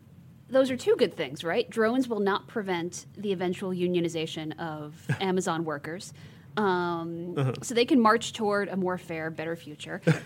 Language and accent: English; Brooklyn, New York, United States; I grew up in Brooklyn where people would set off firecrackers in the winter.